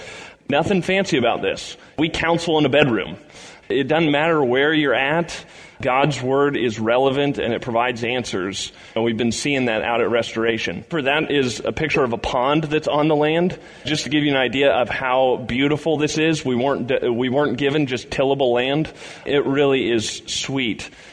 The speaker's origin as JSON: {"language": "English", "town": "Littleton", "region": "Colorado", "country": "United States", "tie": "born or raised there", "moved": "as an adult", "lives_now": "Indiana, United States", "said": "I am from Littleton, Colorado, born and raised there, never moved, and how you end up in Indiana from Colorado is"}